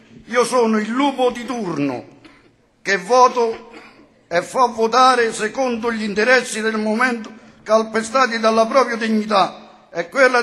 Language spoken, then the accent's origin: Italian; Paternopoli, Campania, Italy; moved away; also born or lived in Germany; sono partito da Paternopoli, mio paese, nato nel lontano 1976 per andare in Germania in cerca di fortuna, dove ho sempre lavorato